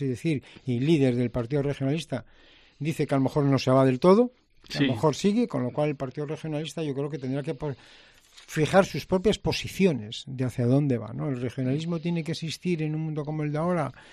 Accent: Laredo, Cantabria, Spain; Y si queréis en mi pueblo en Laredo también.

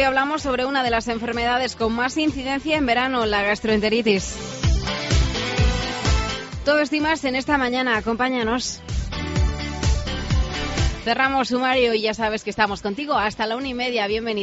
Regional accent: Extremadura, Spain; estamos muy orgullosos como extremeños y además, ya sabes, en nuestra provincia cacereña.

